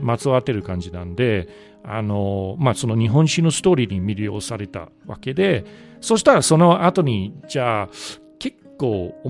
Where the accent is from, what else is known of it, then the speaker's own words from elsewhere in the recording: Manchester, North West England, United Kingdom; Japanese is a second language; also born or lived in London; now in Japan; 生まれはロンドンですけど、うんうん、育ちはマンチェスター。